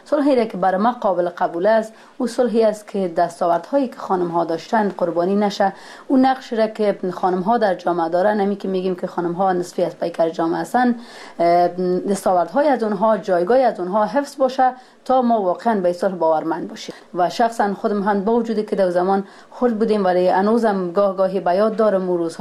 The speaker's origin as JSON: {"language": "Persian", "region": "Parwan", "country": "Afghanistan", "tie": "born there", "said": "یکی از ولسوالی های پروان یا مشبویم، از دو ولسوالی هستم خوشبختانه، از ولسوالی جبرسراش و ولسوالی سالنگ. فعلاً در ولایت پروان، در مرکز پروان زندگی میکنم و در اینجا به دنیا آمدیم. سال 1370 سال تولد ما هست."}